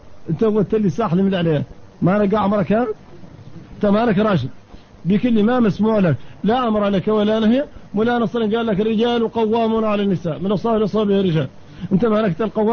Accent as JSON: {"language": "Arabic", "country": "Mauritania", "said": "اليوم نحن هون موريتاني"}